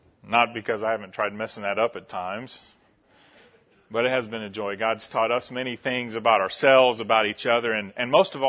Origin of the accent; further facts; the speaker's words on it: Alabama, United States; As Jesse said, we're from Alabama. I grew up in the town we just moved from. My dad grew up in the town we moved from.